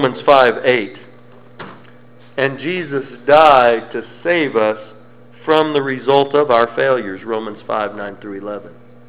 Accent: United States; I'm an American. We don't run from anything.

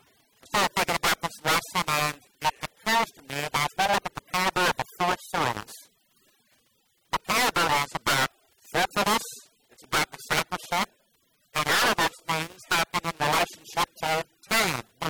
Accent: Texas, United States; Remember, I grew up in River, Texas, up in the Panhandle.

